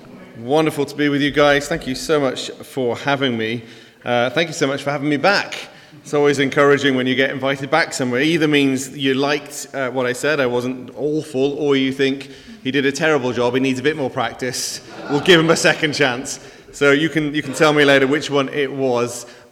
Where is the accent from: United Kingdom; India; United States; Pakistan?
United Kingdom; Wales; also born or lived in Manchester; now in Penarth, United Kingdom; We live over in Penarth. My wife's originally from Swansea. I'm from Mid Wales. Met in Manchester, moved back down to Wales, moved to Cardiff 6 years ago